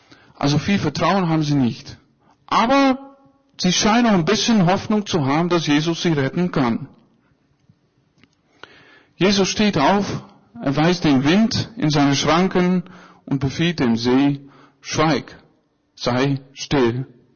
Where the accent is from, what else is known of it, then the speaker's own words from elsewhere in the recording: Netherlands; Am liebsten nicht in Holland, da wo ich herkomme, ne? Da gibt es nur Wiesen mit Kühen und Windmühlen, sehr langweilig.